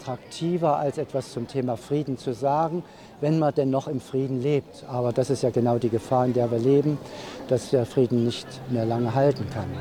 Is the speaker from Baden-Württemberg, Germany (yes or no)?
no; Weimar, Thuringia, Germany; born there; Ich bin hier zum Beispiel in Weimar geboren.